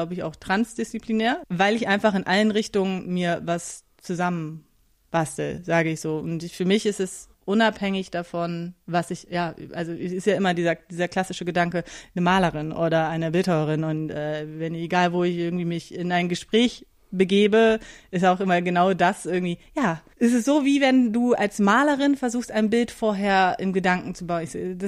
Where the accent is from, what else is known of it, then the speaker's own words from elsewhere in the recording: Hanover, Lower Saxony, Germany; also born or lived in Hamburg / Cologne / Halle; now in Berlin, Germany; Ja, geboren in Hannover, da habe ich natürlich meine ganzen Schulabschlüsse gemacht. Ich bin nach Halle gekommen, auch über Umwege, über Hamburg und Köln